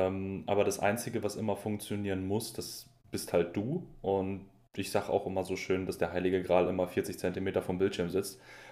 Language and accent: German; Northern Germany, Germany; Ich komme nicht nur aus Norddeutschland, sondern wohne auch da.